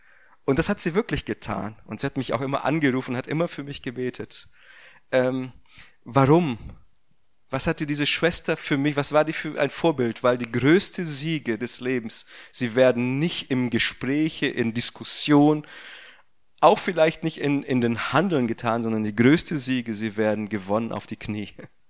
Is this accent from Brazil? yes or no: yes; Brazil; now in Rödinghausen, Germany; Deshalb bin ich als Brasilianer in Rödinghausen gelandet und nicht in Hameln